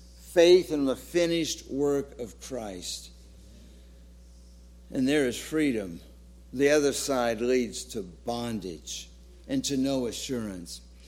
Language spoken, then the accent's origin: English; St. Petersburg, Florida, United States; There's a familiar hymn that, as a boy growing up in First Missionary Church in St. Petersburg, Florida, this was the hymn that we would always sing after communion.